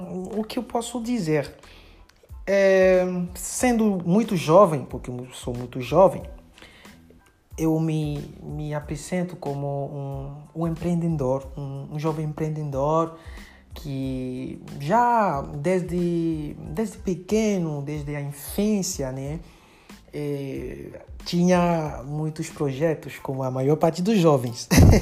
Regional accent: Côte d’Ivoire; Portuguese is a second language; now in Brazil; eu sou da Costa do Marfim, Côte d'Ivoire. Portanto, sou africano, por origem.

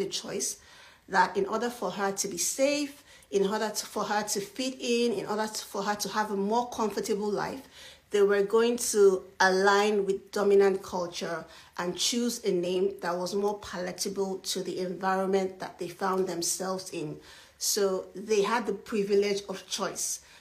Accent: Nigeria; I'm Nigerian, and I know a lot of Nigerians go abroad a lot of times, and their Nigerian names sometimes are difficult for foreigners or people of the global north to pronounce.

